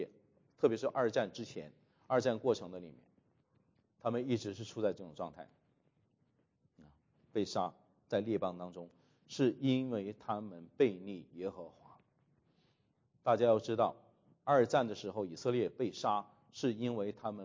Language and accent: Chinese; China; 这个是我们中国人都是很厉害的在这一点啊。